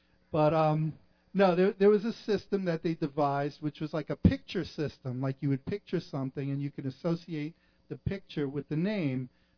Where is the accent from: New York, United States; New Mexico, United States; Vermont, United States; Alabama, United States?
New York, United States; Brooklyn; We come from Brooklyn, New York. I said, oh, that's where I'm from.